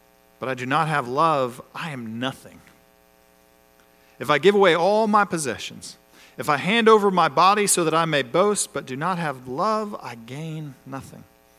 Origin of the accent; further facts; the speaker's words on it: Enterprise, Alabama, United States; born there; also born or lived in Germany; I was born down in Enterprise, Alabama, at Fort Rucker. I was born kind of into the military. And shortly after I was born, we moved to Germany, kind of out of the country.